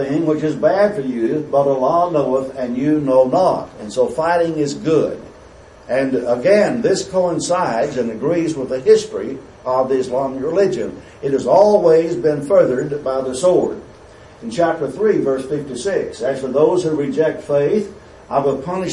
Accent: United States; Now, as a Christian, that concerns me. As an American, that concerns me.

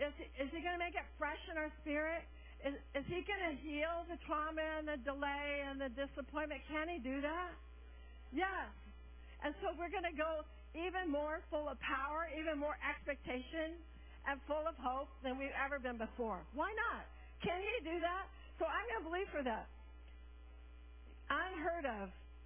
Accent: Portland, United States; Okay, it's cold, all right. But, you know, hey, we're from Portland, and I don't think it's that bad.

